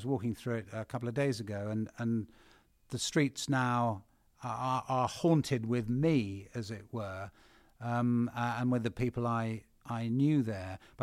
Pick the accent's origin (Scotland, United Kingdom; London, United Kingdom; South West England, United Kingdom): South West England, United Kingdom; Bath; So I grew up in Bath kind of alone, weirdly.